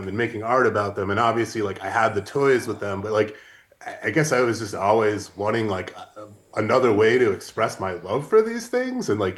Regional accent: Griffith, Indiana, United States; I was born in the region, which I think probably most of the listeners know is Northwest Indiana. I was born in Griffith, and I live next to railroad tracks

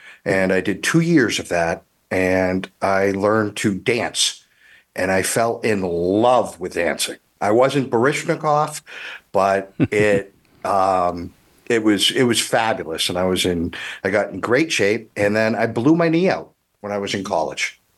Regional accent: New England, United States; Like I remember growing up in the New England winters, and she put a kiddie pool downstairs

